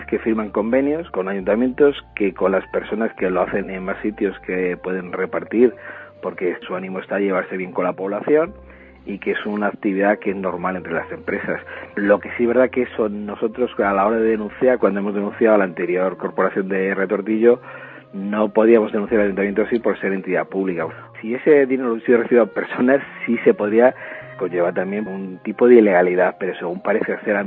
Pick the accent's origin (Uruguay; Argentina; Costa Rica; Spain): Spain; Villares; Mi pueblo concretamente, Villares, yo lo sé